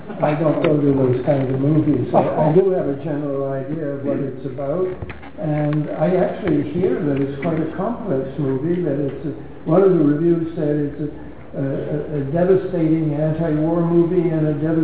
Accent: Canada; I mean, I'm a Canadian, and I got into a fight

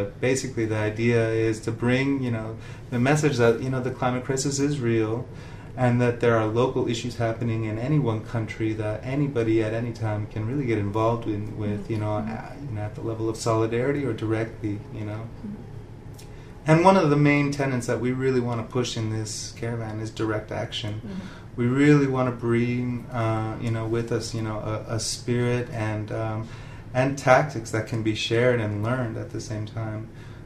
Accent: Ecuador; moved away; And I'm originally from Ecuador, and, you know, my life's goal is to get back to my country

